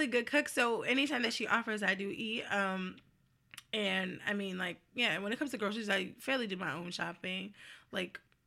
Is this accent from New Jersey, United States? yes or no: yes; New Jersey, United States; because they know I am from New Jersey, so they're like, if you need to go home, just let us know.